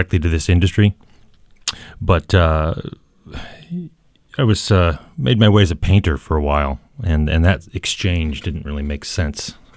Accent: Denver, Colorado, United States; now in New York, United States; Denver, born and raised.

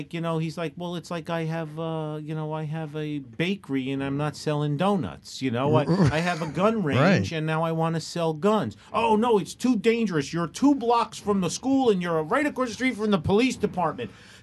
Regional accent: Newark, New Jersey, United States; I grew up in the North Ward of Newark, and we walked everywhere

